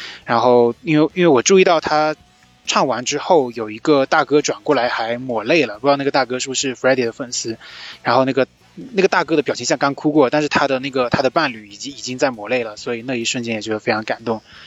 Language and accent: Chinese; Fujian, China; 我是来自福建的